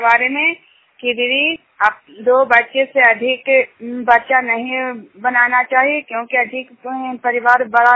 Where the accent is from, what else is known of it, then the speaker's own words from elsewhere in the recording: India; Junior गांव के रहने वाली हूँ और बिरसल प्रखंड का निवासी हूँ।